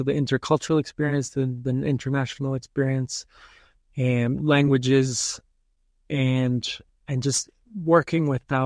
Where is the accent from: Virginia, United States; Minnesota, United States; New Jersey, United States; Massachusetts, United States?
Massachusetts, United States; Boston; And then I'm from Boston, and that's the song that they use when the Boston Bruins, a hockey team in Boston, when they come out on ice